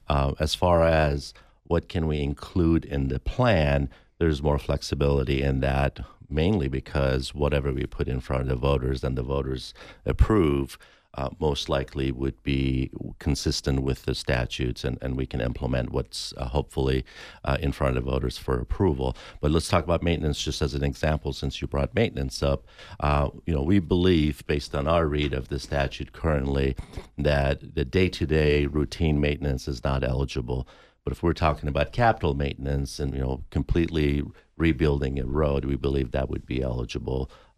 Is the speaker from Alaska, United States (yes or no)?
no; Wisconsin, United States; I grew up in Wisconsin, and we only had 3 months of construction season.